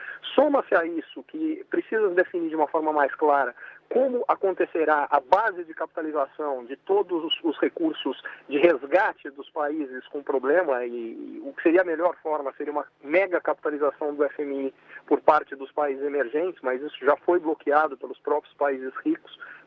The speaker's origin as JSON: {"language": "Portuguese", "country": "Brazil", "said": "como nós brasileiros sabemos bem que esse processo de emissão monetária para financiamento de dívida acaba gerando"}